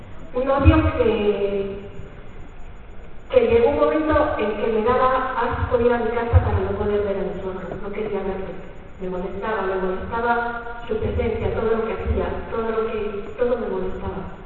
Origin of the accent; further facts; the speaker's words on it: Cantabria, Spain; vengo de Cantabria.